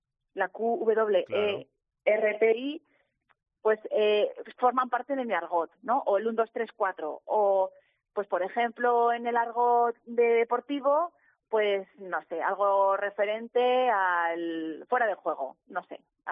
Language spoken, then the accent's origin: Spanish; Pamplona, Navarre, Spain; si saben que soy de Pamplona, con Pamplona